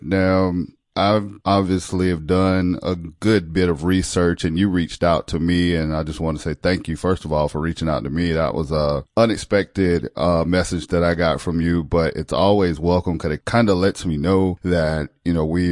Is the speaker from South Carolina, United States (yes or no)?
yes; South Carolina, United States; I'm from South Carolina.